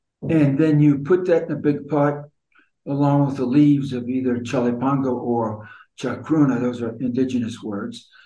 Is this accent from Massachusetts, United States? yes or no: no; Virginia, United States; I was born and reared in Virginia, and I have some academic degrees in political science, sociology, Latin American studies